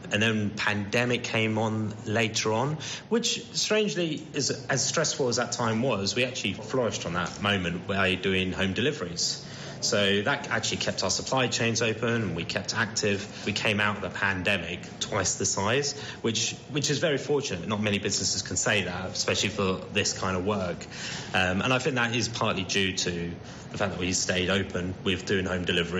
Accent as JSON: {"language": "English", "town": "Cambridge", "region": "East of England", "country": "United Kingdom", "tie": "born or raised there", "said": "given where we're based here in Papworth and growing up in Cambridge ourselves"}